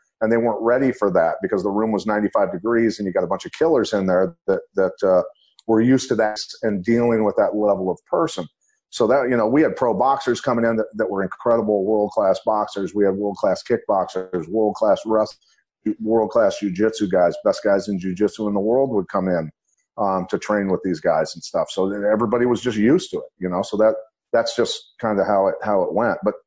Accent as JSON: {"language": "English", "region": "Iowa", "country": "United States", "tie": "born or raised there", "said": "I was raised in Iowa wrestling rooms."}